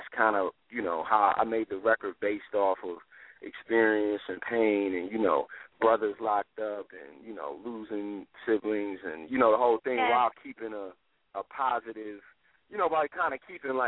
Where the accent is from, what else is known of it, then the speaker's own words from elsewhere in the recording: Buffalo, New York, United States; now in Atlanta, United States; Yeah, I'm from Buffalo, New York. I live in Atlanta